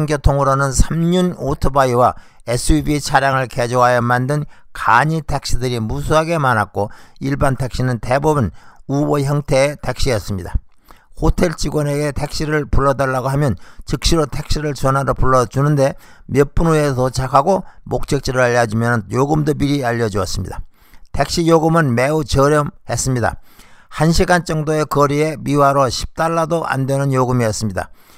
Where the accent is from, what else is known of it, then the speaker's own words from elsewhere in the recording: South Korea; 제가 한인이라고 말하면 무척 반가워해 주었습니다.